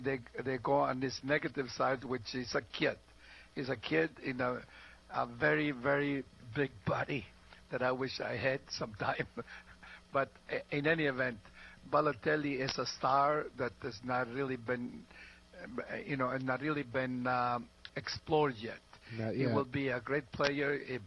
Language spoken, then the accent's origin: English; Italy; English is a second language; now in United States; I'm from Italy. My wife was American. My kids are born here, so they're American.